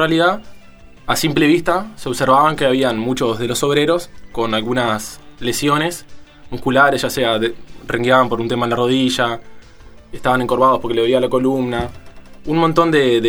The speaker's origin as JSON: {"language": "Spanish", "town": "Juanico", "region": "Canelones", "country": "Uruguay", "said": "yo soy de Juanico, una zona que es suburbana"}